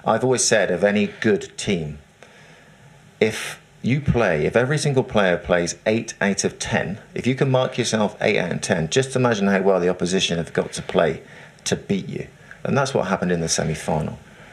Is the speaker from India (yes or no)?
no; England, United Kingdom; Because I've only known English. I'm English.